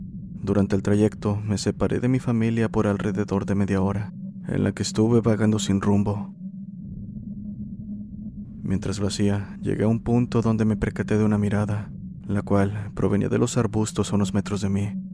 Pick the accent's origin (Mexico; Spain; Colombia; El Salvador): El Salvador; Esto pasó en mi país, El Salvador.